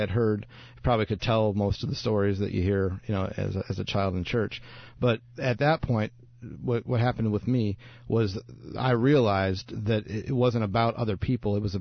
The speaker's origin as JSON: {"language": "English", "region": "Indiana", "country": "United States", "tie": "born or raised there", "said": "A missionary came and visited my home church. I grew up in Indiana."}